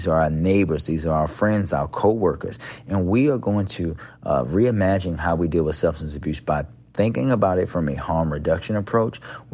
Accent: Baltimore, Maryland, United States; I grew up in Park Heights here in Baltimore, and culturally, not my family, but culturally, we were taught to look at people who had substance abuse issues as really subhuman.

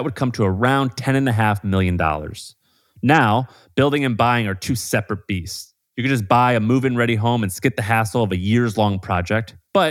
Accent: Missouri, United States; I'm from Missouri. I don't think there is a home for sale for $10 million.

